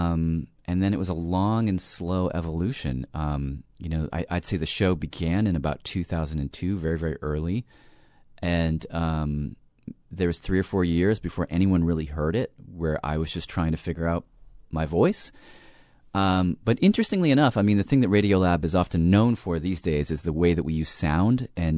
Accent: Nashville, Tennessee, United States; I grew up in Nashville for the, let's see, well, you don't care exactly when, but 18 years I lived in Nashville.

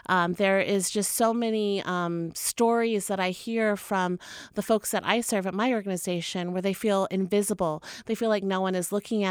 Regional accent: Oklahoma, United States; I am from the Pawnee Nation of Oklahoma

